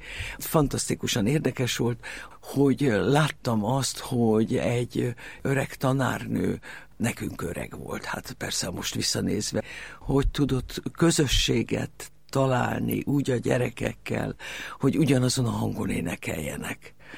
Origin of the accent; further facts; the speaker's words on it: Budapest, Hungary; born there; 1945-ben születtem egy szőnyegbombázás alkalmával a 9. kerületbe, a Gát utcai templomnak egy ablak nélküli szobájába